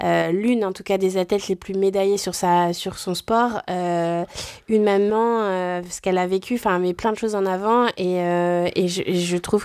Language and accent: French; Hauts-de-France, France; Ah, chez moi, j'ai grandi dans l'Oise, c'est voilà. Pas très loin, mais l'Oise, la Picardie